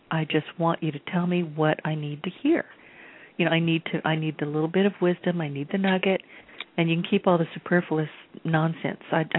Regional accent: Southern United States, United States; I mean, I'm from the South, you're from the South.

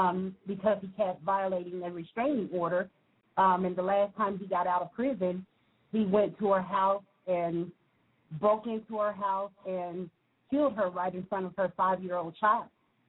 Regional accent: Dayton, Ohio, United States; actually a lot of cases of domestic violence against the wife and also the husband here in Dayton, my hometown.

